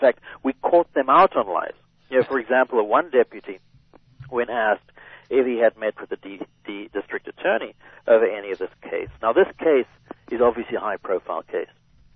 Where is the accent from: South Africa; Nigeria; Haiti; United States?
South Africa; born there; also born or lived in England; I was born in South Africa. I was educated in England, went to university in England. I've been in boarding schools, British-type boarding schools.